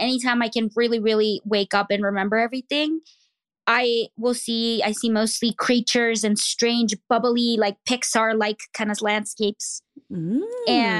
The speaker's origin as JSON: {"language": "English", "country": "United States", "said": "I'm a Chicana, you know, not even a Mexican-American. I mean, is that what I am technically? Yeah, I'm an American citizen and I am of Mexican descent, but I'm very, very particular of my labels."}